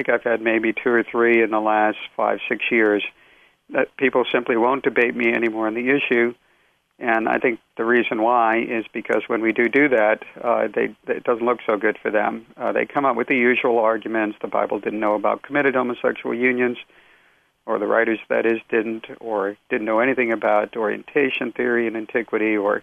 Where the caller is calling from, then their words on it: Bahamas; Yes, I'm calling you from the Bahamas right now, actually.